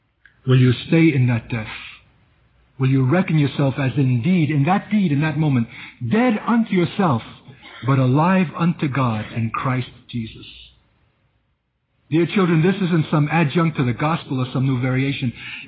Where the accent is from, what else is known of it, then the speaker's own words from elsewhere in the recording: Brooklyn, New York, United States; accent: Brooklyn; I want to ask as many who have heard that voice through my Brooklyn accent to bow your heads now